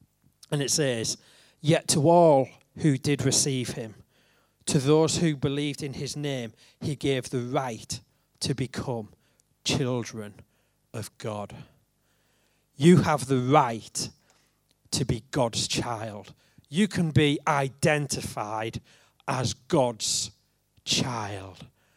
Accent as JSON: {"language": "English", "town": "Grangetown", "region": "North East England", "country": "United Kingdom", "tie": "born or raised there", "said": "I grew up near Middlesbrough in a place called Grangetown, a place with not such a great reputation. And I was a kid in this place. I went to school just outside of Grangetown."}